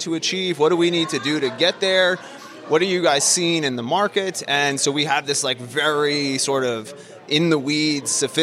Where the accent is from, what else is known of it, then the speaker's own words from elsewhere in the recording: Birmingham, Alabama, United States; But I am from Birmingham, so Roll Tide, roll, baby.